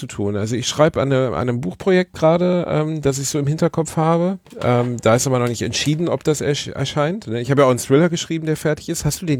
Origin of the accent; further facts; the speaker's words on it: Essen, North Rhine-Westphalia, Germany; Das ist meine Heimatstadt.